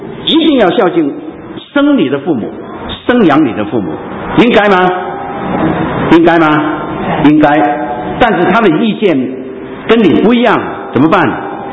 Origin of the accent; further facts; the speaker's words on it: China; 跟长辈有关，特别是我们中国人。